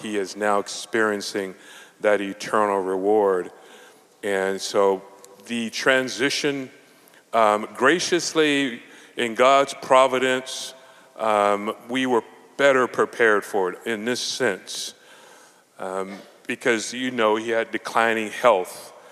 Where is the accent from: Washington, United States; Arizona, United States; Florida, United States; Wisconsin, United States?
Florida, United States; Orlando; now in California, United States; so glad to be here and to visit again to my home state. This is where I grew up, about 2 hours north in Orlando, Florida. But now California is home for me.